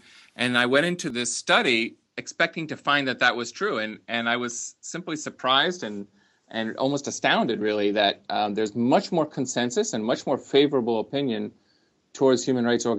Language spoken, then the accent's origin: English; Israel; growing up in Israel in the 1980s